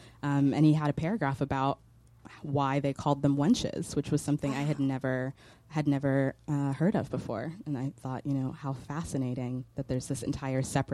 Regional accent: the South, United States; I grew up Pentecostal in the South, and I just love everything that he writes about religion.

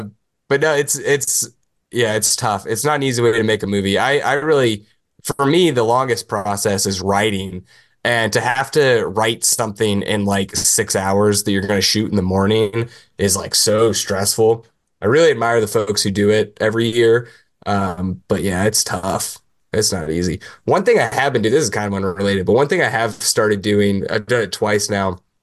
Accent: Coudersport, Pennsylvania, United States; also born or lived in Tennessee; So originally I'm from Tennessee, lived there till I was like 10. My whole family's down there still. And then went to like middle school and high school in middle of nowhere, Pennsylvania.

